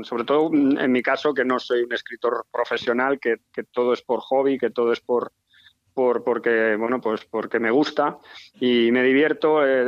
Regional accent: Madrid, Community of Madrid, Spain; Yo soy madrileño

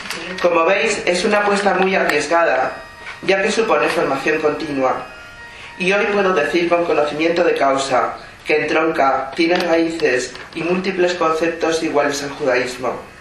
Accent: Spain; born there; Yo nací en España

